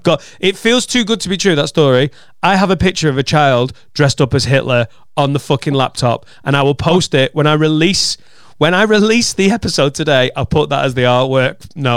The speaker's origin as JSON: {"language": "English", "region": "Wales", "country": "United Kingdom", "said": "Now, we're from Wales, and my mate has a very non-Welsh name."}